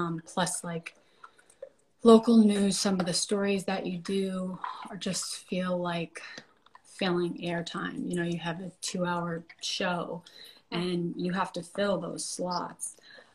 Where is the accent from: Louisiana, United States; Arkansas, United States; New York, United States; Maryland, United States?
New York, United States; moved away as an adult; now in Los Angeles, United States; I am from New York originally, and have been living in LA for the last 8 years.